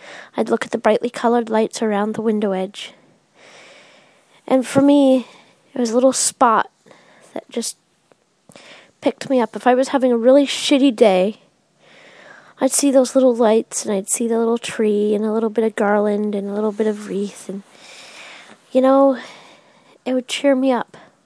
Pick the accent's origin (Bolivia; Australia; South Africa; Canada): Canada; I'm Canadian. Thank you. I believe in God.